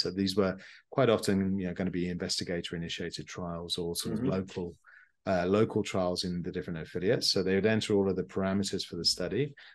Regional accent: United Kingdom; moved away as an adult; now in Canada; as you can tell from my accent, I'm not originally from Canada. I'm actually from the UK.

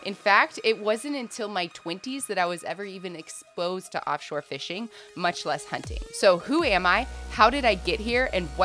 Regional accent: France; now in United States; I did grow up in an international family and was exposed to a lot of different things. I was born in France. My brothers and I were all born and raised there, at least until the 90s when we moved to South Texas and now call that home. I am Belgian American.

